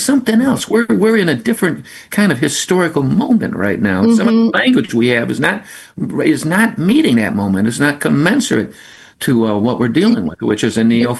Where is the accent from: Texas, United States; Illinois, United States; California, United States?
Illinois, United States; Chicago; I'm from Chicago.